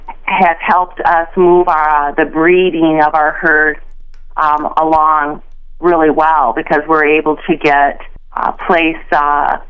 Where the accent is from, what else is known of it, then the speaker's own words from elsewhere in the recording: Harrisville, United States; I was raised in Harrisville. My parents had a small grocery, so I had no idea what I was getting into when I married this farmer.